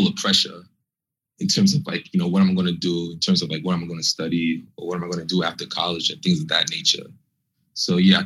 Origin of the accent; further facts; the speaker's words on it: Nigeria; my parents are Nigerians. Well, I'm Nigerian.